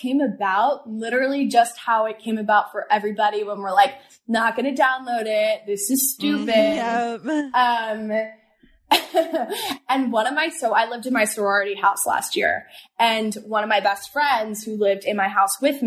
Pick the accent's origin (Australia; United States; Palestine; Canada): United States; Pennsylvania; I grew up right outside of Philly.